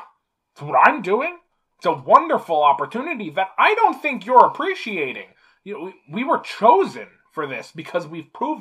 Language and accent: English; San Diego, California, United States; San Diego.